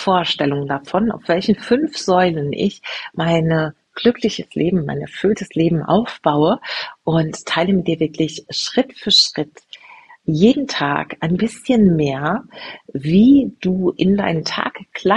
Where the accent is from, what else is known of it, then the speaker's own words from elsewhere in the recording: Frankenthal, Rhineland-Palatinate, Germany; in der Pfalz in meiner Heimatstadt Frankenthal und am 15.12. hier in Stadigen-Ilsheim, meiner wundervollen Wahlheimat in Rheinhessen.